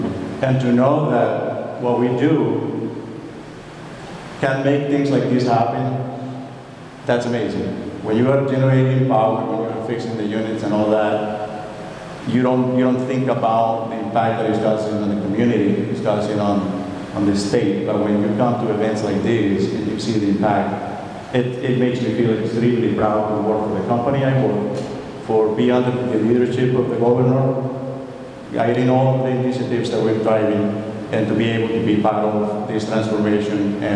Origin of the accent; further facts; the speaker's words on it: Colombia; English is a second language; now in United States; Especially for me growing up in Colombia, where it's 85 degrees in the year-round zone.